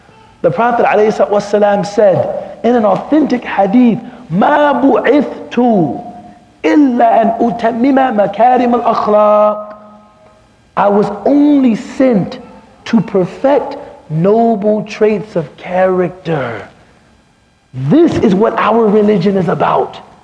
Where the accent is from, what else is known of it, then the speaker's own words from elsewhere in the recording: Chicago, Illinois, United States; I'm from Chicago, he may be nervous.